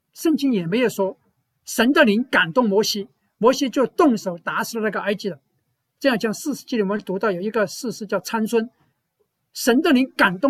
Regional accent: China; 就好像我们这些亚裔，我们中国人跟本地的白人黑人就不一样一样的。虽然我们住在这里，但是我们很清楚知道我们是中国人。

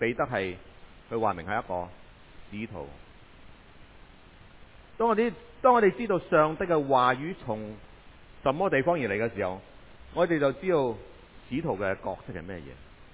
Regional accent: Hong Kong; now in Edmonton, Canada; 我们移民过来这里，我们是寄居的，我会觉得我是的。我曾经在香港长大，香港我的地方，我的家乡，我来到 Edmonton， 我觉得我好像来了寄居的地方。

